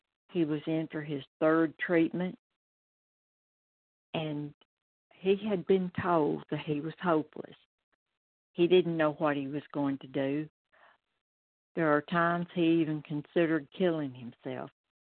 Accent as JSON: {"language": "English", "town": "Malden", "region": "South Carolina", "country": "United States", "said": "I'm from Malden, South Carolina."}